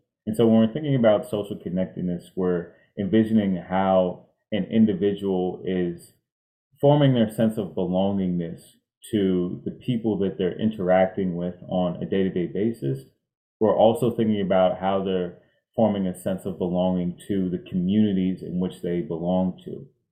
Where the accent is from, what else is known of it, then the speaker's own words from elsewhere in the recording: Washington, District of Columbia, United States; also born or lived in Maryland; I was adopted from Washington, D.C. in the mid-90s, and I grew up here in the United States in and around the Washington, D.C. and Maryland area.